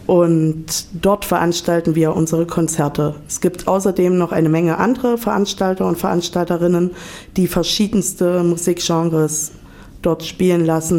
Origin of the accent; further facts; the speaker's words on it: Weimar, Thuringia, Germany; wir kommen aus Weimar, gleich um die Ecke, also auch Innenstadt, aber nicht direkt in der Gerber.